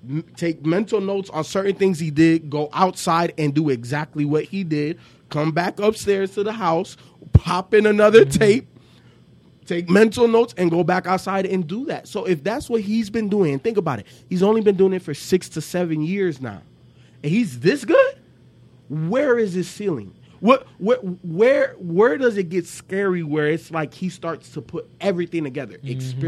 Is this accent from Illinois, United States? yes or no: yes; Chicago, Illinois, United States; Growing up in Chicago, I was born in 84, the year Jordan was drafted by the Bulls, right?